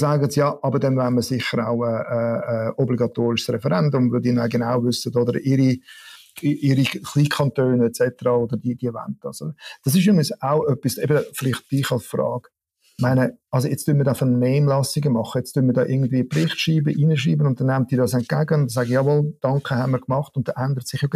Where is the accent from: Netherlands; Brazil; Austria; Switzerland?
Switzerland; aber wir dürfen es schon von Anfang an eigentlich als Schweizer, oder?